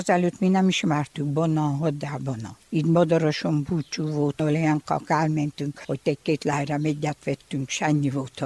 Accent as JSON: {"language": "Hungarian", "town": "Dănești", "region": "Harghita", "country": "Romania", "tie": "born or raised there", "said": "Csíkdánfalván születtem, 75 éves vagyok."}